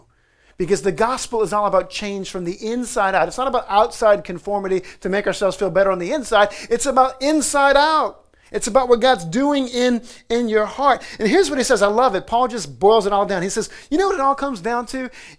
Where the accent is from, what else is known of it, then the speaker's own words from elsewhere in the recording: New Orleans, Louisiana, United States; I grew up in New Orleans, every now and then it kicks in.